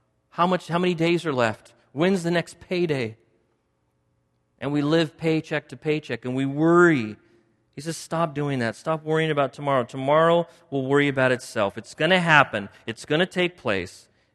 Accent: United States; I'm an American. I'm a Westerner. I'm from the Western world.

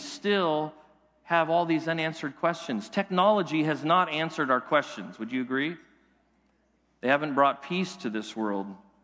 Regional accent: Carmichael, California, United States; Here in Carmichael, I grew up in Carmichael, and Carmichael is changing

